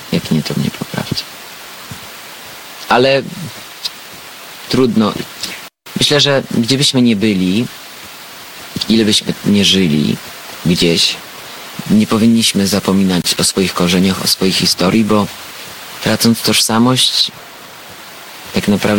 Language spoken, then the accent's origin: Polish; Armenia; Ja tak robię, dlatego zawsze z podniesioną głową i dumnie mówię, że jestem Ormianinem.